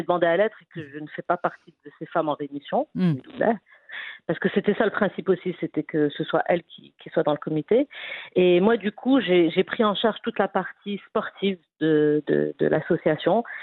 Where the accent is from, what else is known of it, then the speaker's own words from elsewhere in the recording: Rabat, Rabat-Salé-Kénitra, Morocco; now in Casablanca, Morocco; moi, j'ai grandi à Rabat, donc je découvrais un peu la ville.